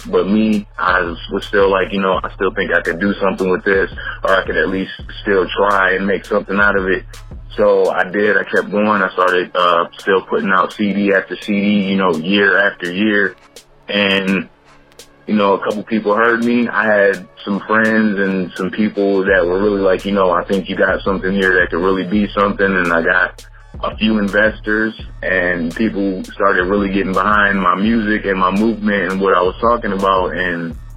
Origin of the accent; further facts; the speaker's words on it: Monroe, Michigan, United States; I'm from Monroe, Michigan.